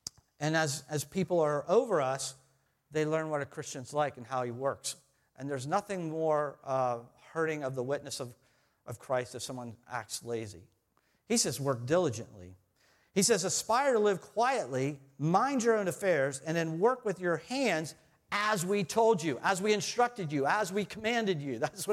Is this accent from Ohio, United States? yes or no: yes; Ohio, United States; now in Pittsburgh, United States; And it reminded me of Pittsburgh when I first came to Pittsburgh. I'm from Ohio. I've been here for 20 years or 19 years.